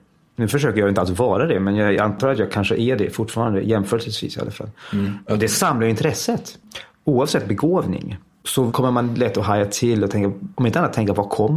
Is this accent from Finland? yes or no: no; Denmark; first language Swedish; moved away as an adult; now in Stockholm, Sweden; jag växte upp i Danmark i ett svensktalande hem. Så nog hade jag svenskan, absolut. Men när jag sen kom in på teaterhögskolan när jag var 24 år här i Stockholm.